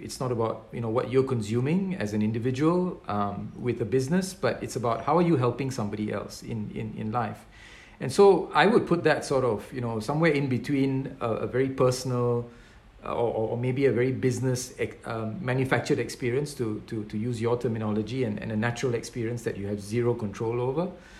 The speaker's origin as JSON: {"language": "English", "country": "Singapore", "said": "But then, you know, I'm from Singapore, right?"}